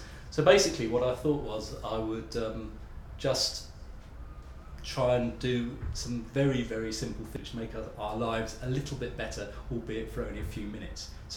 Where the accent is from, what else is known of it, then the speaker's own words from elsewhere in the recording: Bristol, South West England, United Kingdom; I'm from Bristol, and I'm 52.